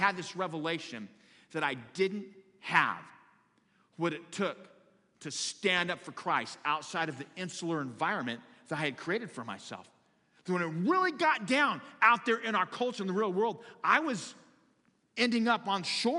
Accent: Florence, United States; the state penitentiary was in Florence, in my hometown. And let me tell you, this town was a rough, rough town. 262 students in my high school, small community

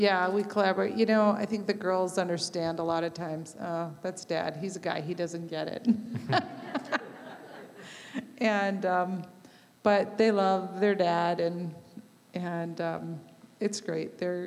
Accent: Minneapolis, Minnesota, United States; I grew up in Minnesota, the Minneapolis area

